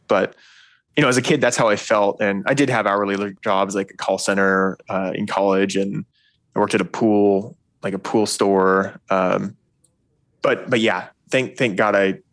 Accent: Eugene, Oregon, United States; But yeah, I grew up in Eugene, Oregon, middle class family.

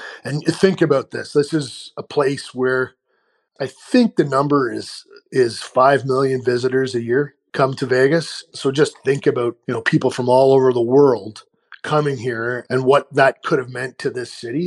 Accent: Peterborough, Ontario, Canada; Tell him I'm the guy from Peterborough that works for TSN.

